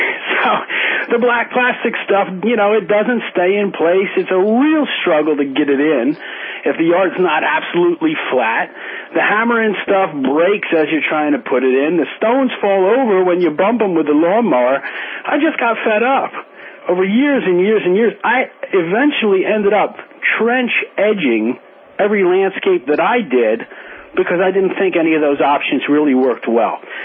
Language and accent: English; New Jersey, United States; I'm from New Jersey, and I dug in the dirt for 20 years, Michael.